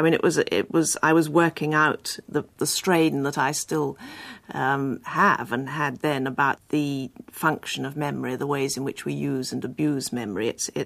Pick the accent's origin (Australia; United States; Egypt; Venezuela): Egypt; somebody growing up in Egypt. And it wasn't until I went back there with my husband and some friends for the first time since I was a child